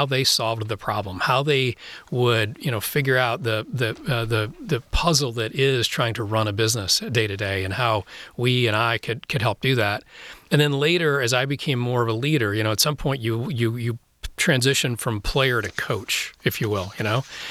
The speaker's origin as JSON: {"language": "English", "town": "DeWitt", "region": "Michigan", "country": "United States", "tie": "born or raised there", "also_born_or_lived": "Lansing", "said": "So I grew up in Lansing at first, and then we moved to DeWitt, when I started fifth grade in DeWitt. Ironically, we moved to the same road where my dad grew up as well."}